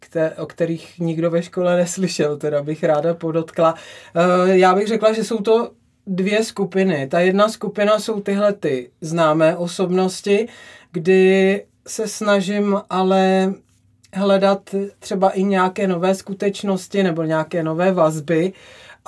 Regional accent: Vysočina Region, Czechia; rodačka z Vysočiny jako já, ale trošku z jiné části.

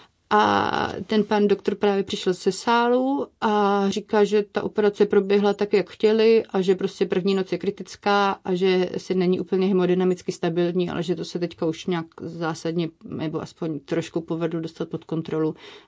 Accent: Brno, South Moravian Region, Czechia; ale my jsme z Brna, takže do Brna.

